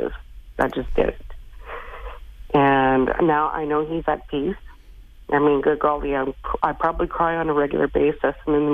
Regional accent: Hay River, Northwest Territories, Canada; I grew up in Hay River, and it was like a safe, relatively safe place to grow up.

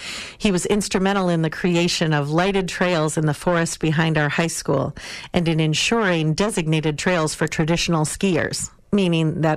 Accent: Grand Rapids, United States; When I was in elementary school, my hometown of Grand Rapids held a winter festival for several years, Vinterslass.

